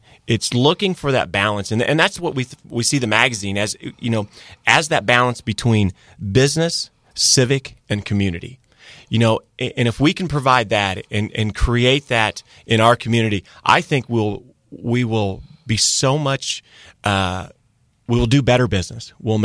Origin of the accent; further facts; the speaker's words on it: Mayetta, Kansas, United States; Well, I grew up in a small town north of Topeka called Mayetta, Kansas. I haven't traveled far from home.